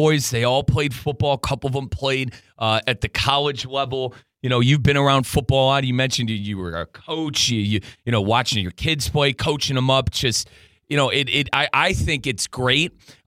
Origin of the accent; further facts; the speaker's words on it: Cleveland, Ohio, United States; born there; born in Cleveland, a baseball town.